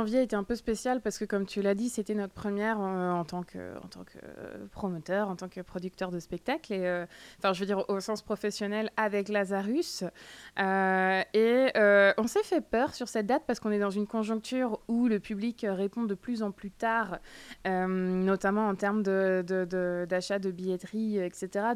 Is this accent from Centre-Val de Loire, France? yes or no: no; Briec, Brittany, France; d'apporter des groupes que j'aurais aimé voir quand j'ai grandi à Briec.